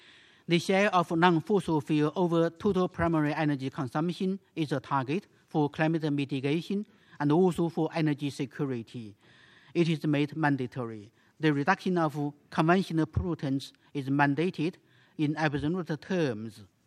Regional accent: China; English is a second language; As I'm from China, you may allow me to share with you some of the experiences in China's green goal making in the development planning process.

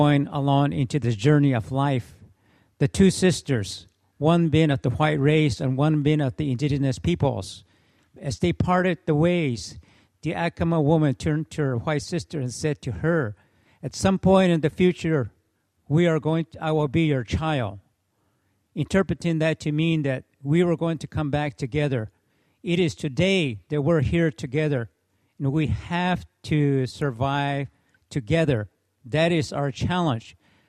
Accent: Acoma Pueblo, New Mexico, United States; from Acoma Pueblo.

